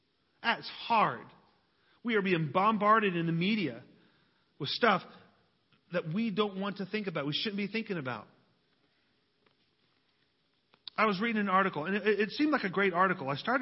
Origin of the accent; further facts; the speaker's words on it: West Virginia, United States; I'm from West Virginia. My family's from West Virginia, so we know about coal.